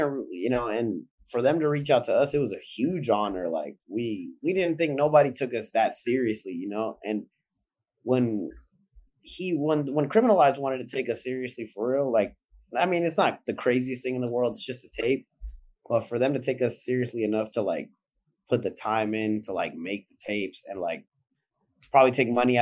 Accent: West Coast, United States; I grew up on the West Coast, you feel me?

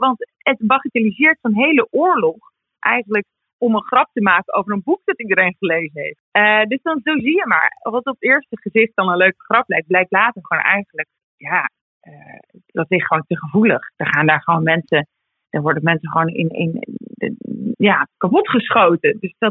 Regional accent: Amsterdam, North Holland, Netherlands; Als ik als vrouw een grap maak, of als Amsterdammer, of als 30-jarige hipster

